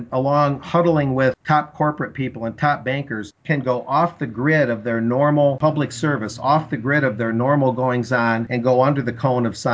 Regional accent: Michigan, United States; I really felt bad that a fellow Michigander, I'm originally from Michigan, had to cancel his room.

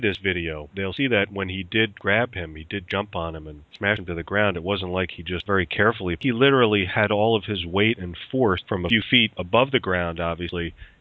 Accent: New Jersey, United States; When I grew up in Bergen County, we had respect for cops.

